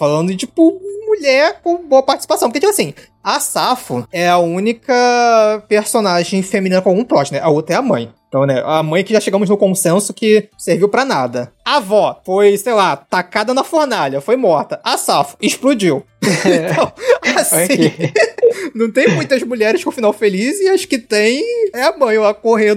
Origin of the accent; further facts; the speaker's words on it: Rio de Janeiro, Brazil; Eu tenho vivência. Eu sou do Rio de Janeiro, já vi tipo, gente no bar com uma operação policial do lado.